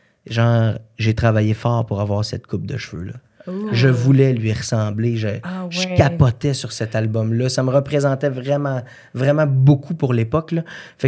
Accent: Saint-Élie-de-Caxton, Quebec, Canada; Moi, je viens de Saint-Élie-de-Caxton.

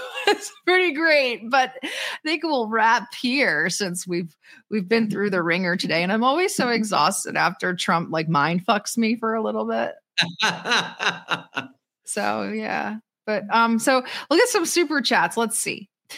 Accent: Texas, United States; So I'm not going to say the R word, but as a Texan man, I'm on Russia's side.

